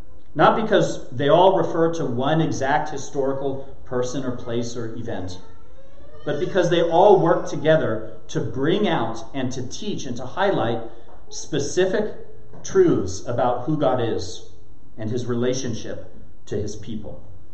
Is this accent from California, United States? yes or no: yes; California, United States; I remembered that kiwi vine from the backyard of my house growing up in California